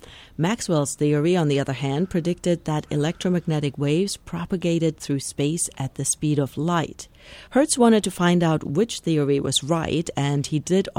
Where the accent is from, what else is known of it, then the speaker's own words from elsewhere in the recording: Karlsruhe, Baden-Württemberg, Germany; Karlsruhe, Germany. It happens to be my hometown.